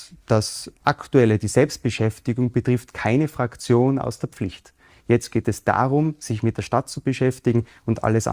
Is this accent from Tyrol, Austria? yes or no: yes; Innsbruck, Tyrol, Austria; Ich bin in Innsbruck aufgewachsen.